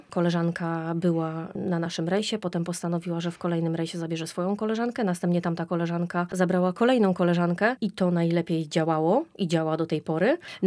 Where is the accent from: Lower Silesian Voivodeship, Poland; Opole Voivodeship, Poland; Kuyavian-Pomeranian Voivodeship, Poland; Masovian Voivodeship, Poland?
Kuyavian-Pomeranian Voivodeship, Poland; Bydgoszcz; bo ja pochodzę z Bydgoszczy